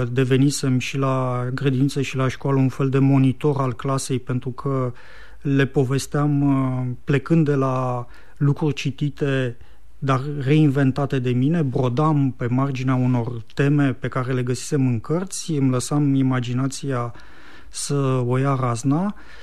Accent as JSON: {"language": "Romanian", "town": "Câmpina", "region": "Prahova", "country": "Romania", "tie": "born or raised there", "said": "sunt pe jumătate bucureștean, după cum am rămas pe jumătate câmpinean. Revin la Câmpina ori de câte ori am timp cu multă plăcere și mereu Câmpina o să rămână orașul meu natal"}